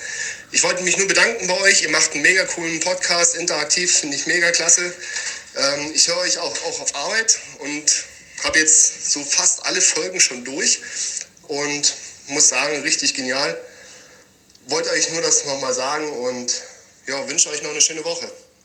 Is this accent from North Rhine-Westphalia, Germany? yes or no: no; Ravensburg, Baden-Württemberg, Germany; ich komme aus der Nähe von Ravensburg.